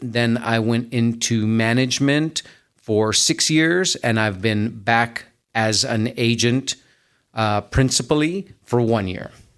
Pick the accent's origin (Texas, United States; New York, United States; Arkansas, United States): Texas, United States; Laredo; So when I'm originally from Laredo, Texas, and I wanted to be a U.S. Customs House broker.